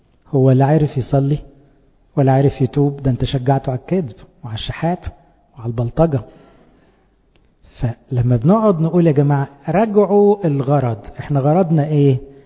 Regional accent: Egypt; واحنا كلنا كمصريين نشحت من بره

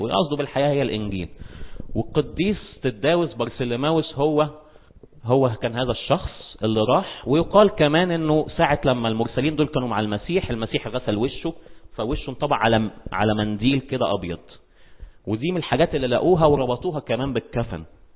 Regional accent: Egypt; زي ما احنا بنعتبر مين عندنا في مصر؟

